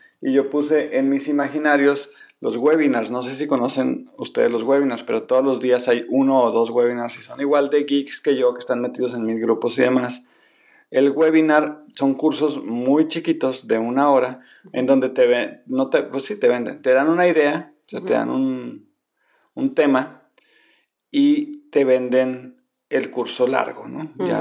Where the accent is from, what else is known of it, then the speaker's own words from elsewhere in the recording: Sonora, Mexico; porque yo como buen sonorense no puedo tomar soda si no tiene sus hielos